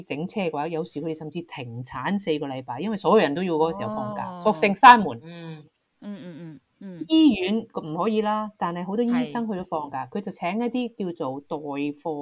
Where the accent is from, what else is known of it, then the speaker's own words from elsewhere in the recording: Hong Kong; moved away; 我喺香港大嘅时候系超级自由噶嘛，个环境